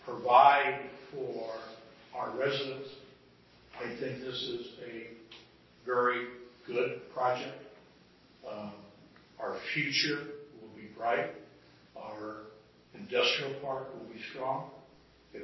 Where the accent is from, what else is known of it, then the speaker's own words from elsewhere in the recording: Ireland; Maybe something happened to do with my being Irish, I'm not sure.